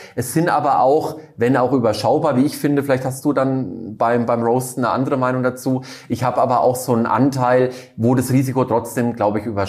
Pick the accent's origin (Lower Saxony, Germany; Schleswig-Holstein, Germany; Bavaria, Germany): Bavaria, Germany; Würzburg; moved away as an adult; now in Munich, Germany; Ich komme eigentlich aus Würzburg, bin aber seit über 12 Jahren hier in München